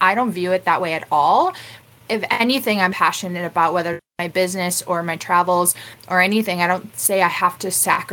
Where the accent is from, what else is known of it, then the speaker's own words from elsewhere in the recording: Mexico; And then I'm originally from Mexico. I'm not from Mexico. I'm from Mexico.